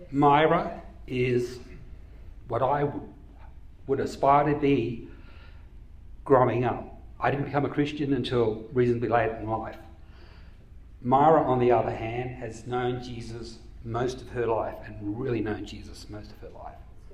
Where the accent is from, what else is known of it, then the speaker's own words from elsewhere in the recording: Australia; also born or lived in Waco; now in San Angelo, United States; And so, Alice and I grew up in Australia. Kids were born in North Carolina.